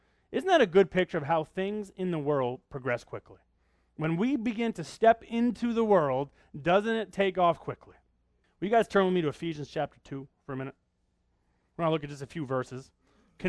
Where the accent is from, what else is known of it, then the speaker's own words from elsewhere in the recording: Maine, United States; Growing up in Maine, I love fishing.